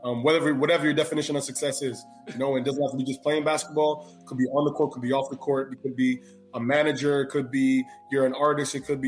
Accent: Toronto, Ontario, Canada; being a Ghanaian-Canadian and being from Toronto and, you know, we're first generation. I was born in Toronto. My parents were from Ghana.

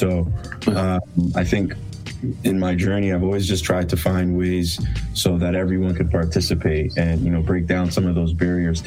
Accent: Montreal, Quebec, Canada; born there; Part of my story actually starts in Montreal. I was born in Montreal.

